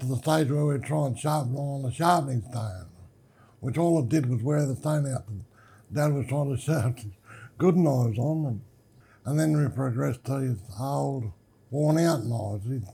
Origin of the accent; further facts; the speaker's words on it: Broken Hill, New South Wales, Australia; I was born in Broken Hill in 1947 on April the 7th. I'm the younger born of twins and went to school here till I know 6 or 7, I forget.